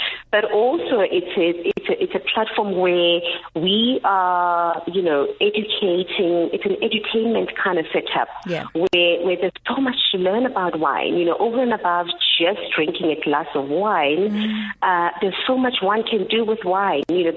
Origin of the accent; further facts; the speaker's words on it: South Africa; And as proudly South African, we then, you know, we are a member-based campaign.